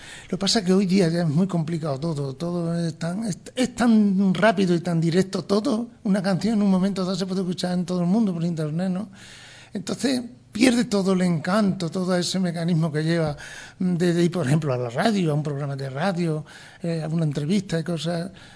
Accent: Jerez de los Caballeros, Extremadura, Spain; realidad de mi infancia en Baluengo, Probales, La Bazana, Jerez los Caballeros.

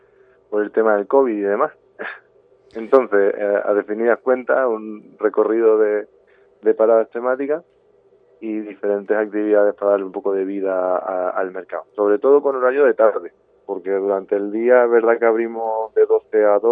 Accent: Argentina; now in Granada, Spain; residimos en Granada, pero no somos de Granada. Natal, originarios somos de Argentina.

